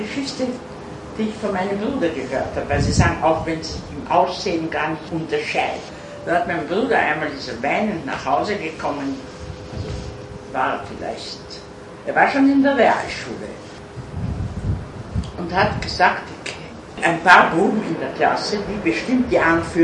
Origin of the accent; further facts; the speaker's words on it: Krems an der Donau, Lower Austria, Austria; da er gewusst hat, ich bin aus Krems an der Donau, und ist er zu meinem Vater ins Geschäft gekommen.